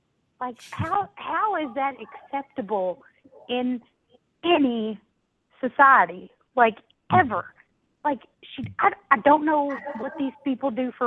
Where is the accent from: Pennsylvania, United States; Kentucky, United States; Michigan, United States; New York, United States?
Kentucky, United States; Can you tell I'm from Kentucky today?